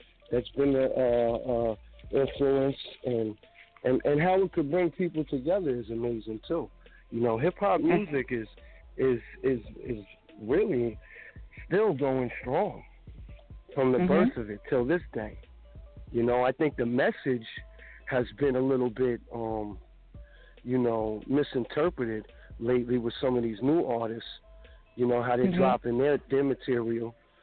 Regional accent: Jersey City, New Jersey, United States; Well, you know, growing up in Jersey City, hip-hop, rap, I mean, that's going hand-to-hand just with everyday lifestyle, you know.

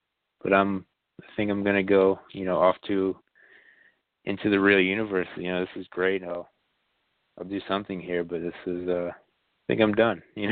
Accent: Ireland; And, you know, being Irish and all that myself, I have strong affinity for those lands, the green fields and all that, and all the medieval stories and the Celtic myths.

